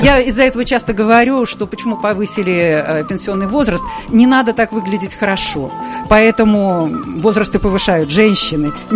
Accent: Volga region, Russia; Муж у меня донской казак потомственный, а я волжанка.

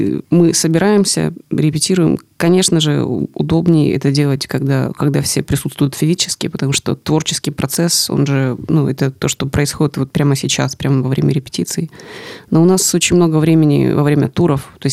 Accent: Zaporizhzhia, Zaporizhzhia Oblast, Ukraine; born there; родилась там же, где и я, так. В городе Запорожье, в Украине.

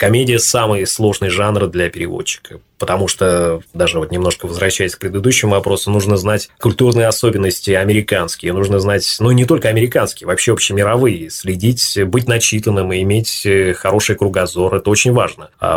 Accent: Tolyatti, Samara Oblast, Russia; Здесь просто, ну, да, я вырос в Тольятти. Здесь мои друзья, близкие, родные.

